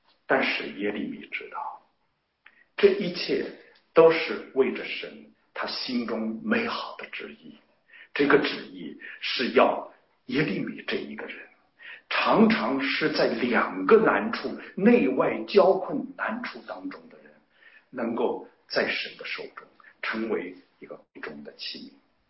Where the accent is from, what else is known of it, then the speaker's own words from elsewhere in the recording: Tai'an, Shandong, China; 我的老家在山东，是在泰山的脚下泰安地区